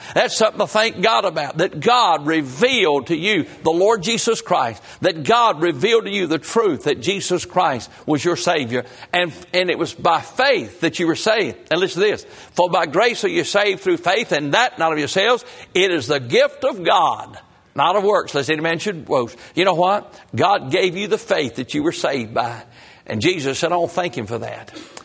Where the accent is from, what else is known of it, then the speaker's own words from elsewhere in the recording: Grand Rapids, United States; I grew up in Grand Rapids, a little cotton mill town. And we lived on the other side of the track.